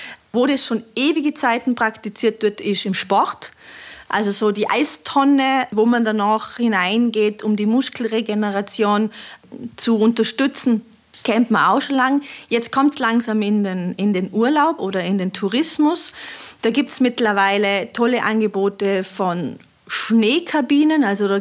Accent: Tyrol, Austria; bei uns in Tirol

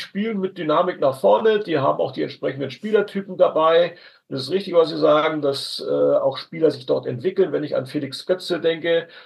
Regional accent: Hamburg, Germany; Ich hoffe es, ich bin ja Hamburger

